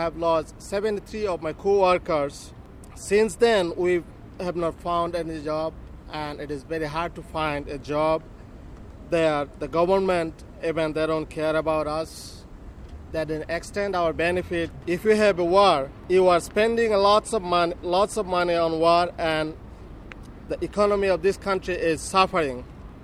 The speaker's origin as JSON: {"language": "English", "country": "Bangladesh", "said": "I am from Bangladesh."}